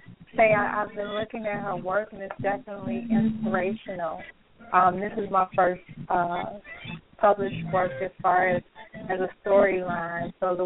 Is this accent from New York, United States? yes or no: no; Chicago, Illinois, United States; Well, I'm from Chicago.